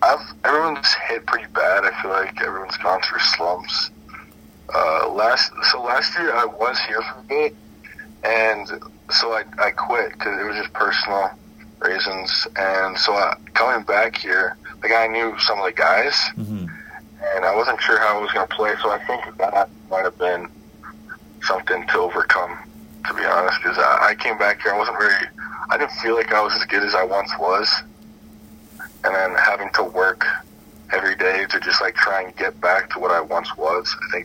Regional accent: Newmarket, Ontario, Canada; Not in Toronto. I grew up in Newmarket, but yeah, I always loved Toronto.

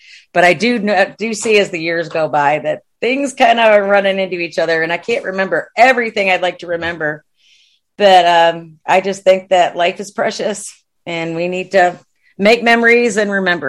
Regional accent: Watertown, New York, United States; now in Texas, United States; I grew up in Watertown, New York.

